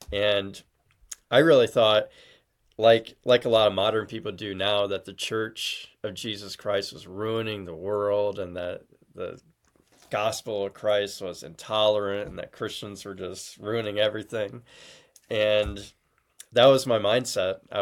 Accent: Waterloo, Iowa, United States; I was raised in Waterloo, Iowa, so about an hour and a half from Dubuque.

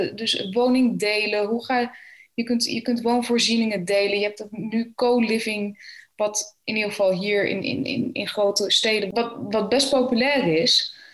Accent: The Hague, South Holland, Netherlands; ik kom dan zelf uit Den Haag, ben ik opgegroeid.

